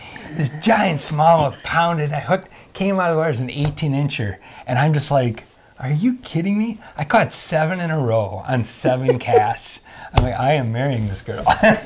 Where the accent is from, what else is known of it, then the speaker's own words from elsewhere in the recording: Eau Claire, Wisconsin, United States; I grew up in Eau Claire and fishing for smallmouth, and that's what I did all summer.